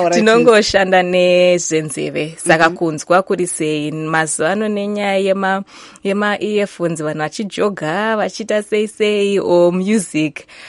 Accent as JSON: {"language": "English", "region": "Harare", "country": "Zimbabwe", "said": "I'm from Zimbabwe, Harare."}